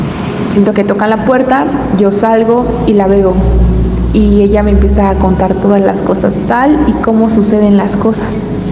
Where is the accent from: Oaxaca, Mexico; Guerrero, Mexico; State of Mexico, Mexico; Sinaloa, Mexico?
Oaxaca, Mexico; que soy del estado de Oaxaca.